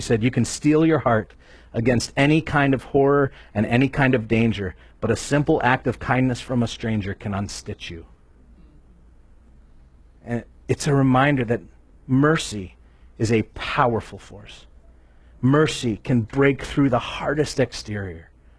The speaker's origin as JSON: {"language": "English", "town": "Erie", "region": "Pennsylvania", "country": "United States", "said": "I come from Erie, Pennsylvania. I told you that. And snowy place in the winter."}